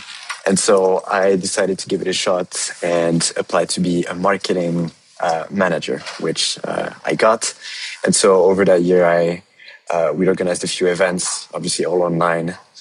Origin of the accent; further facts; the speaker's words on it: Paris, Île-de-France, France; So I grew up in Paris and spent most of my childhood there.